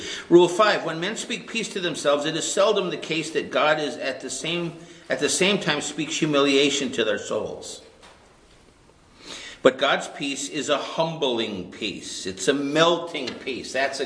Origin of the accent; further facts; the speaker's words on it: New York, United States; accent: New York; Add in my New York accent, that doesn't help me at all.